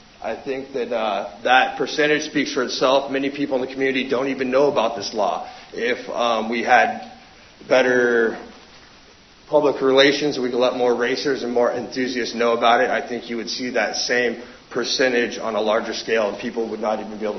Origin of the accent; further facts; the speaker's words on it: Anchorage, Alaska, United States; I grew up in Anchorage, grew up playing hockey.